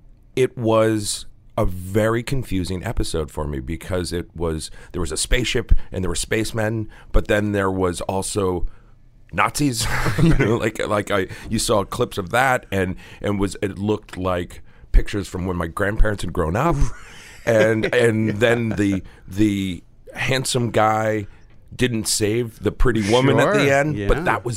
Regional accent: Connecticut, United States; When I was a young boy growing up in Connecticut, my grandfather used to take me to a place called Child World

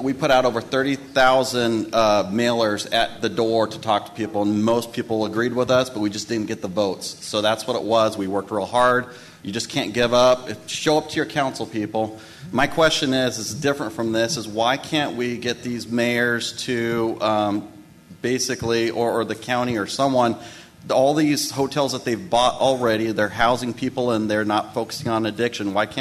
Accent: Federal Way, Washington, United States; I'm from Federal Way. I started Stand Up Federal Way a couple years ago during the pandemic.

